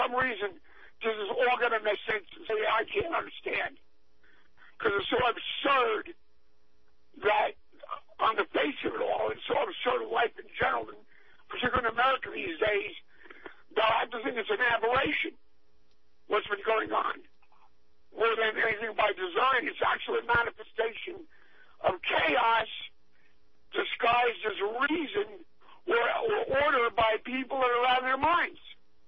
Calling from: New Jersey, United States; I'm calling from New Jersey, from a minor tributary of the Appalachian Mountains, known as the Watchung Mountains.

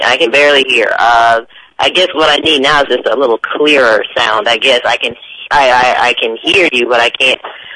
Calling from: Mississippi, United States; I'm calling from Mississippi.

